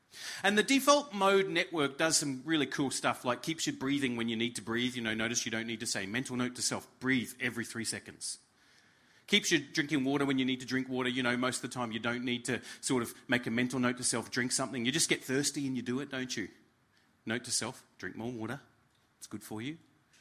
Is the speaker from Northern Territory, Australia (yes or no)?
yes; Alice Springs, Northern Territory, Australia; I come from Alice Springs. There's a lot of stuff in our dirt, let me tell you.